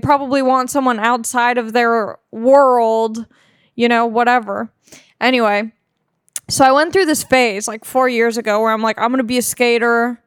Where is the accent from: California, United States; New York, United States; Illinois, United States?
California, United States; Long Beach; I'm from Long Beach, California. So you're like born on a longboard out there, you know?